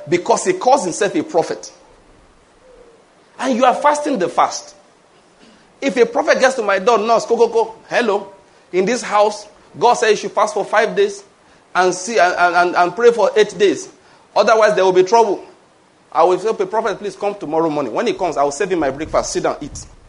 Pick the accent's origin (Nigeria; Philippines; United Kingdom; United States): Nigeria; Western Nigeria; now in Eastern Nigeria; You know, maybe that's part of my issue. I grew up in the West.